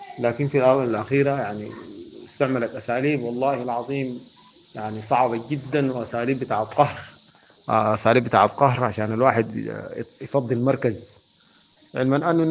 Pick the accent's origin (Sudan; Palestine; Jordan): Sudan; وكاننا نحن ما سودانيين